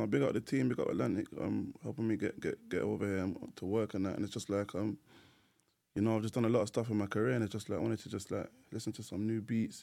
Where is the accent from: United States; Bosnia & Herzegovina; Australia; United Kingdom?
United Kingdom; London; North London. I'm from North London.